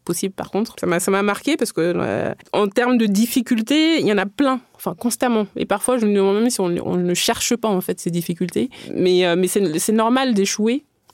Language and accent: French; Benin; comme j'ai grandi au Bénin, j'ai eu cette culture de la perfection, viser la perfection constamment.